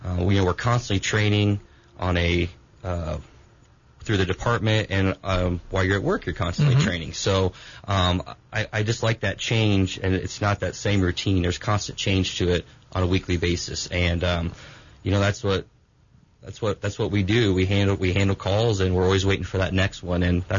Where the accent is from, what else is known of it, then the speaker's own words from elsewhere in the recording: Tuscola, Illinois, United States; Yeah, I'm from Tuscola, Illinois.